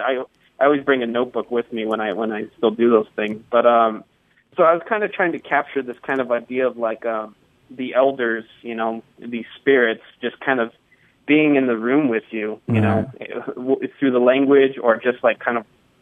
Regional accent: United States; born there; first language English; And I am actually a U.S. citizen born in this country, and English is my first language.

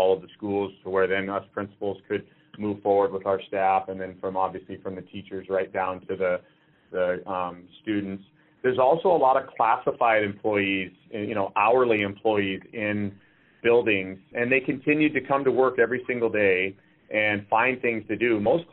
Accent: Soldotna, Alaska, United States; I'm a Kenai Peninsula Borough School District graduate. I grew up in Soldotna.

